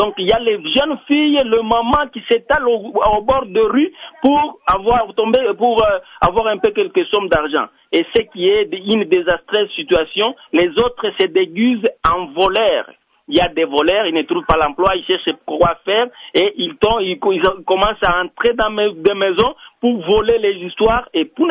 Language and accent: French; Kayeye, Haut-Lomami, DR Congo; now in Fungurume, Congo (DRC); J'ai quitté les Olomami, territoire de Bukama, village Kayeye.